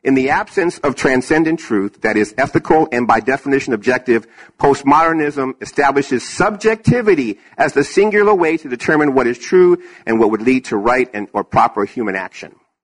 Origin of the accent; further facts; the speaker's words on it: Berkeley, California, United States; I grew up in Berkeley, right? I grew up in Berkeley. Yeah, I grew up in Berkeley.